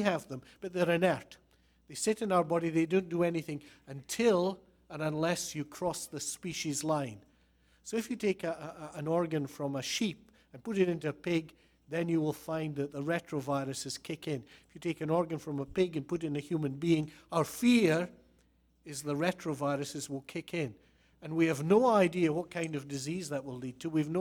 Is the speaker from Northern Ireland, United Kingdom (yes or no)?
no; Scotland, United Kingdom; As a Scotsman, I hate spending money.